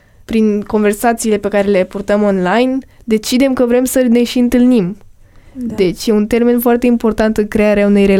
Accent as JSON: {"language": "Romanian", "country": "Romania", "said": "nu văd ceva extraordinar dacă eu sunt din România și tu ești din, nu știu, Croația"}